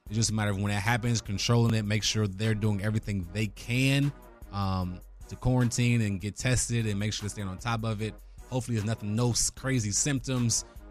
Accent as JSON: {"language": "English", "town": "Cleveland", "region": "Ohio", "country": "United States", "said": "I'm from Cleveland"}